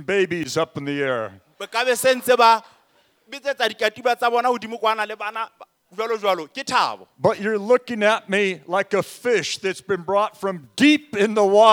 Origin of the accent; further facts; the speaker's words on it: California, United States; Now, I come from California. I'm very relaxed.